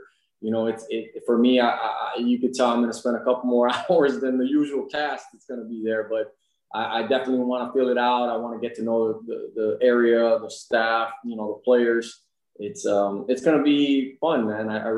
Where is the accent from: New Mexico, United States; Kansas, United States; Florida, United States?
Florida, United States; This is what any kid in growing up in South Florida would dream to have.